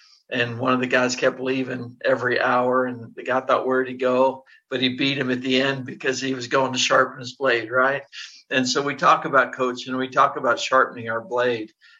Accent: Pittsburgh, Pennsylvania, United States; I grew up in Pittsburgh, so he's just down the road.

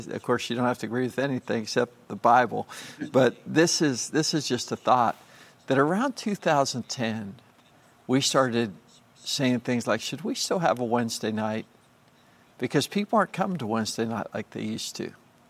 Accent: Pennsylvania, United States; And I grew up in Western Pennsylvania, and the people from there know that nearly half of the religious buildings, it seems like, have been sold

